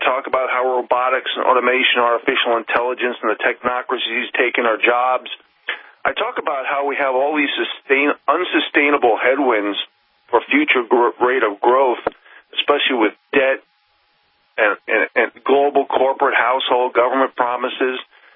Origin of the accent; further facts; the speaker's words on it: New York City, New York, United States; So the fact that I grew up in New York and I tried to work in the woods and the outdoors, I could not